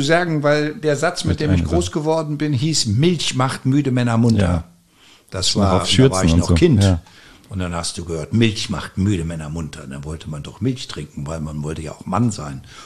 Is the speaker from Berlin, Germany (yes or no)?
no; Rhineland-Palatinate, Germany; Ich komme aus Rheinhessen. Meine Familie mütterlicherseits kommt aus Rheinhessen